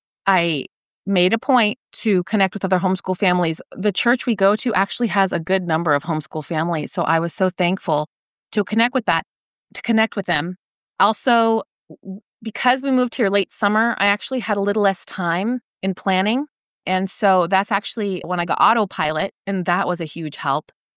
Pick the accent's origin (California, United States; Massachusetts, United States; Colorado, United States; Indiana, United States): California, United States; Stockton; moved away as an adult; Brandon and I grew up in Stockton. So we left all of our family, longtime friendships.